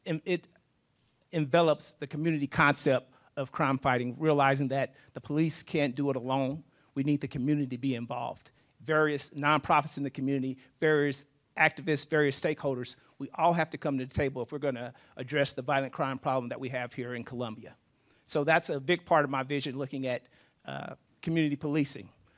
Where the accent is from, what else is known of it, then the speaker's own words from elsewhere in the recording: Kansas City, United States; I grew up in Kansas City.